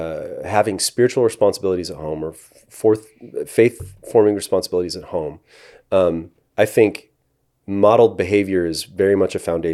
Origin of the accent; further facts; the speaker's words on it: Chicago, Illinois, United States; And I immediately began to think about my dad. growing up in Chicago, watching him at the church, watching how he modeled his behavior with folks.